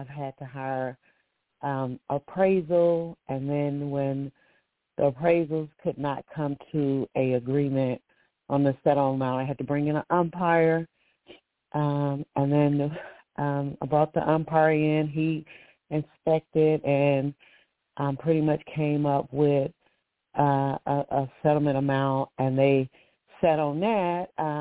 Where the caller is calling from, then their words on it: Alabama, United States; calling from Alabama.